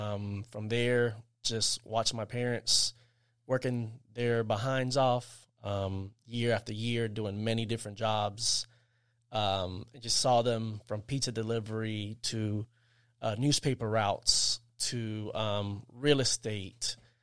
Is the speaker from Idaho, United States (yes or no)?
no; Tampa, Florida, United States; I grew up here in Tampa, Florida. Mm-hmm. So I went to high school, Jefferson High School, and attended college at USF also.